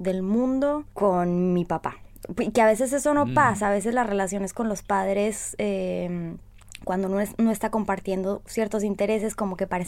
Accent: Colombia; moved away; yo me siento cada vez más colombiana, a pesar de que tengo más años acá, cada vez me siento más colombiana o cada vez me siento más extranjera, ¿no? Como que no termino siendo ni de allá ni de acá

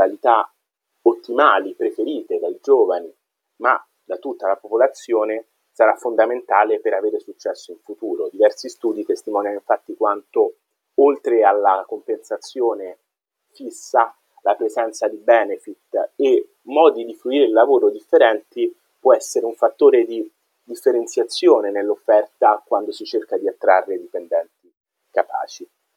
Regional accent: Rome, Lazio, Italy; Trevi nel Lazio, perché io sono di Roma, è molto vicino

